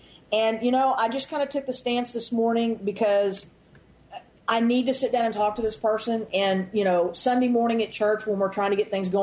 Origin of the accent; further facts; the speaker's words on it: Texas, United States; you know, I mean, you know, I'm from Texas. I can tell the long stories